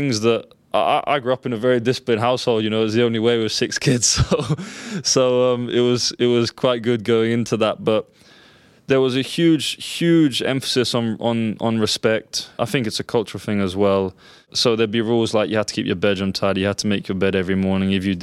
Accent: England, United Kingdom; And then being the English kid, you know, I was the only English kid there.

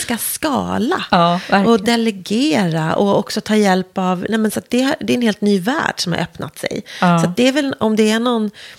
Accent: Värmdö, Stockholm County, Sweden; also born or lived in Vällingby; Jag föddes i Nälsta, ett litet område utanför Vällingby, eller i Vällingby. Mm. Och när jag var ett år flyttade vi till Värmdö. Så jag i mitt hjärta och själ är ju en skärgårdsunge.

